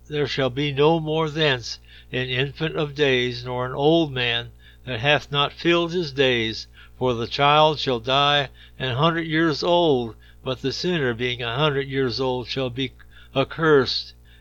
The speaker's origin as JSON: {"language": "English", "town": "Detroit", "region": "Michigan", "country": "United States", "tie": "born or raised there", "said": "You know, as a youngster growing up in Detroit, we had a place that was nearby called Dearborn, Michigan"}